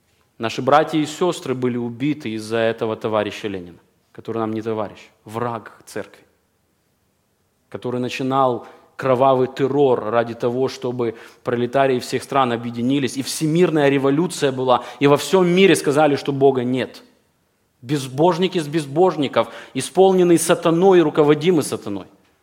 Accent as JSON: {"language": "Russian", "country": "Ukraine", "said": "Это меня, мое сердце откликается, я украинец."}